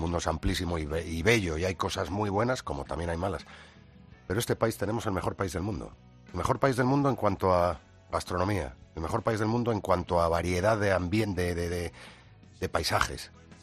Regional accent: Spain

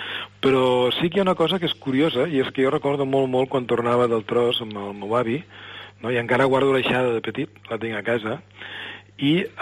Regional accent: Mollerussa, Catalonia, Spain; born there; Pues a Mollerussa.

